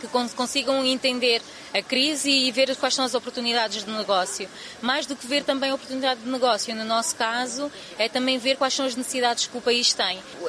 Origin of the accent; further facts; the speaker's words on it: Angola; Nós somos angolanos